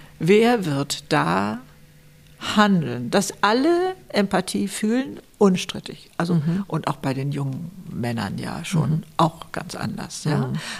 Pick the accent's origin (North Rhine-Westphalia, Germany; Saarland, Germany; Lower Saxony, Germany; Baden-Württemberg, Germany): Lower Saxony, Germany; Ich komme aus Niedersachsen